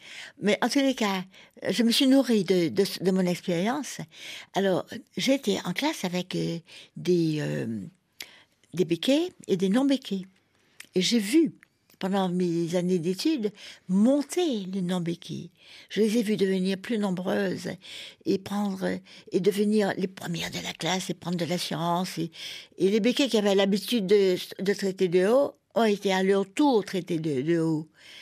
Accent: Martinique; moved away as an adult; also born or lived in New York / Paris; j'ai quitté la Martinique à 20 ans. Mais je les ai suivis quand même de New York ou de Paris.

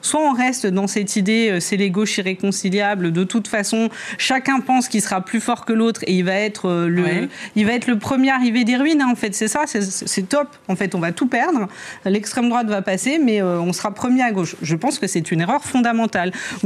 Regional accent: Auvergne-Rhône-Alpes, France; Moi, j'étais chez moi en Isère ce week-end

